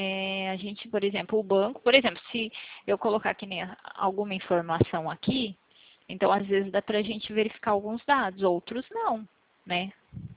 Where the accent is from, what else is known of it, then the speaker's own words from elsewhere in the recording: Limeira, São Paulo, Brazil; eu sou aqui da cidade do estado de São Paulo, da cidade de Limeira.